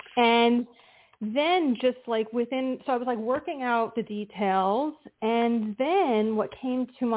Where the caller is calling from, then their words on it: New Jersey, United States; from New Jersey.